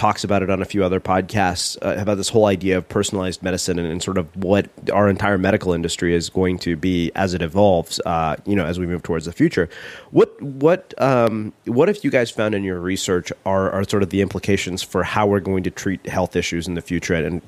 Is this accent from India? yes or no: yes; India; You know, being Indian, like reducing carbs is probably one of the most challenging things that I have to deal with on a daily basis.